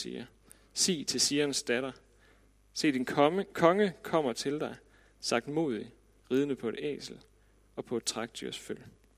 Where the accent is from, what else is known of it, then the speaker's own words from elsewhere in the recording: West Jutland, Denmark; vi var sådan en hel flok drenge derude, hvor jeg kommer fra, ude i Vestjylland